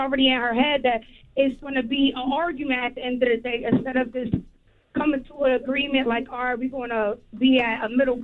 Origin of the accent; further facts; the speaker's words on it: New Jersey, United States; You know what I'm from Jersey.